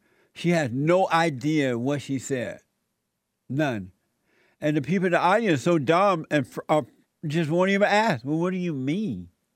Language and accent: English; Alabama, United States; I grew up in Alabama, as you know, under the Jim Crow law, as you know.